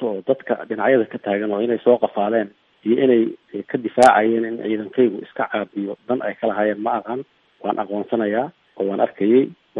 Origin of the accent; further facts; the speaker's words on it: Garbahaarey, Gedo, Somalia; born there; anigu garbaharay baan ku dhashay oo ka imid